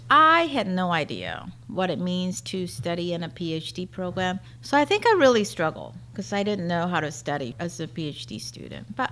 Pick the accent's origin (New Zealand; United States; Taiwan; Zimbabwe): Taiwan; Growing up in Taiwan, I was a very serious student.